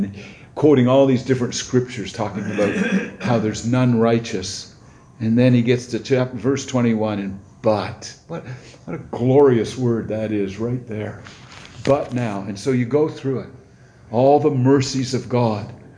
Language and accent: English; Newfoundland and Labrador, Canada; moved away as an adult; I grew up in Newfoundland, far east in this country as you can get.